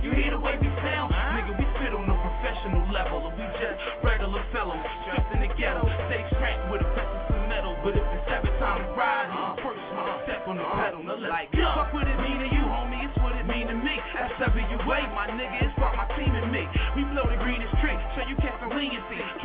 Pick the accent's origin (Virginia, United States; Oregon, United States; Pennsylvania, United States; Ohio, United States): Pennsylvania, United States; Philadelphia; me, I'm originally from South Philly, but he grew up in Southwest or whatever, so.